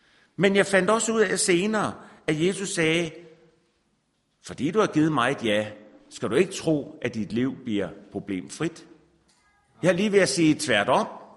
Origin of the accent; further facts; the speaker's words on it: Norway; Altså, men, og jeg er fra Norge selvfølgelig